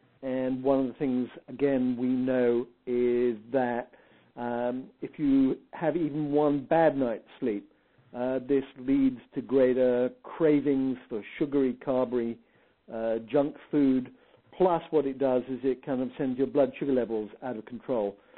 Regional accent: India; born there; because I was born in India.

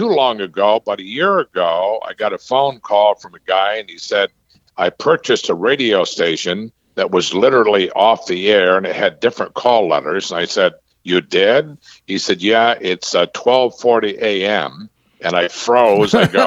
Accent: Ballston Spa, New York, United States; In fact, the tower is in Ballston Spa, New York. I said, where? That's my hometown.

